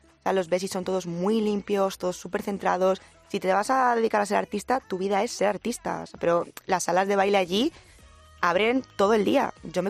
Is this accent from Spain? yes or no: yes; Madrid, Community of Madrid, Spain; Yo soy de Madrid.